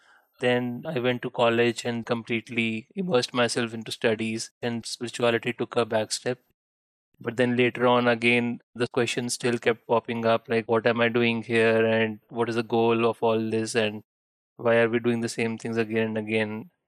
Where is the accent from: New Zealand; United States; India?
India; So I come from India, from the country of gurus.